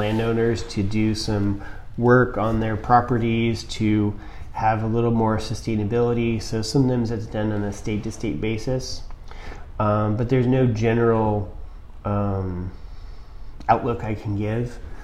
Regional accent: California, United States; I grew up here in the Bay Area, okay. Just outside San Francisco in the East Bay.

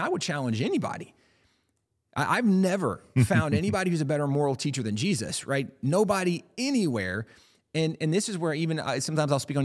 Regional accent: England, United Kingdom; So even growing up in England, you're very familiar with the Ten Commandments.

